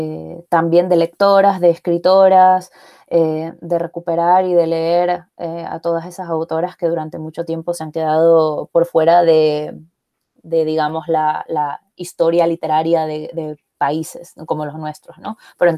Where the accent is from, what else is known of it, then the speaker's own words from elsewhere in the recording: Ecuador; el hecho de que ahora mismo haya lectores dentro de Ecuador que están buscando libros de escritoras ecuatorianas